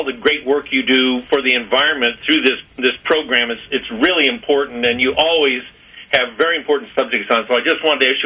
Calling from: Overland Park, Kansas, United States; I'm calling from Overland Park

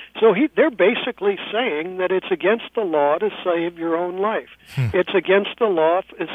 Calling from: San Francisco, California, United States; I'm calling you from San Francisco, where we have not lost but one person, I believe, in the last month.

